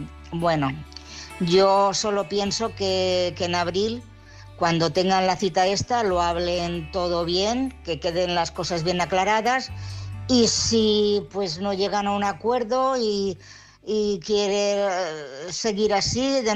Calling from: Barcelona, Catalonia, Spain; de Barcelona.

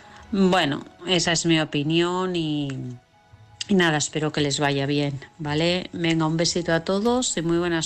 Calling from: Vilassar, Catalonia, Spain; de Vilasá.

